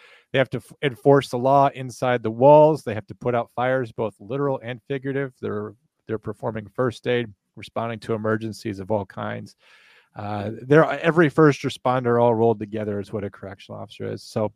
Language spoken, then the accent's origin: English; United States; born there; I'm an American. I was born in America. I'm what you would call Native American because I'm from here.